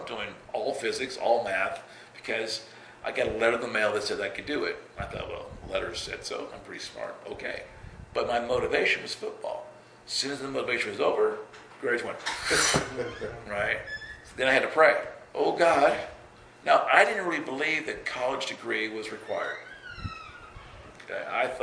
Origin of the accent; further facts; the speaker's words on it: Alabama, United States; Now, I grew up in Alabama. Because every time we'd move up my dad's army, we'd move away for 3 years, come back for 2, go away for 4, come back for 1.